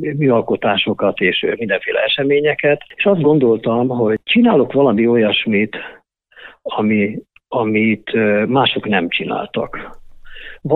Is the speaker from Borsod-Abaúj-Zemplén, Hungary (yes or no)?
no; Baranya, Hungary; ugye egy kis faluban nőttem föl az Ormánságba, Baranyába